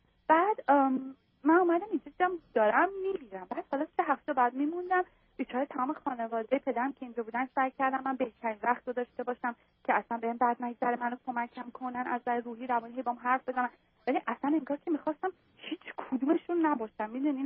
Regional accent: Iran; moved away as an adult; now in United States; 24 سالمه، باهاتون صحبت میکنم. من از ایران اومدم اینجا،

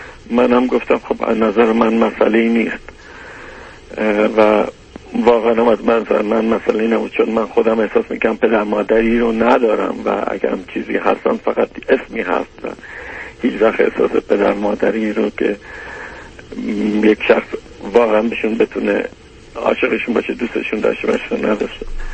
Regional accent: Abadan, Khuzestan, Iran; بعد از جنگ برگشتم همون شهر آبادان، شهر خودم

